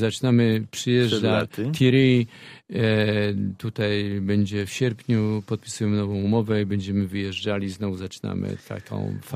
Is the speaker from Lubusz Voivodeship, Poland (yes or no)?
yes; Gorzów Wielkopolski, Lubusz Voivodeship, Poland; Jesteśmy stąd. To pojawią się wspaniali aktorzy, wspaniali artyści, muzycy z Gorzowa.